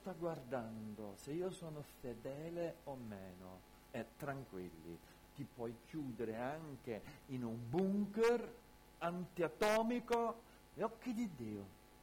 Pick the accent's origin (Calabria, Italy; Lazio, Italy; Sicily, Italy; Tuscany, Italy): Calabria, Italy; noi viviamo in una mentalità, siamo cresciuti qui in Calabria in una mentalità dove il peccato diventa peccato quando la gente lo sa.